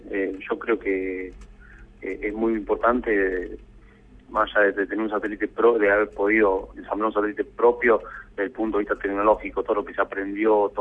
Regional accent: Las Rosas, Santa Fe, Argentina; yo soy de Las Rosas, soy un gringo criado en el campo, me crié entre sembradora y todas esas cosas.

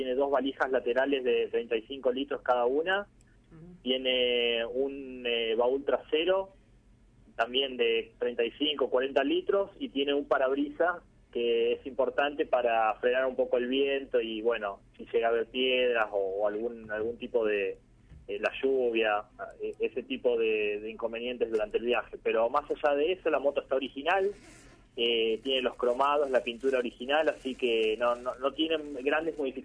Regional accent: Santo Tomé, Santa Fe, Argentina; now in Rosario, Argentina; Yo estaba trabajando hasta hace 3 semanas en Rosario, si bien soy de Santo Tomé, estuve 7 años viviendo en Rosario

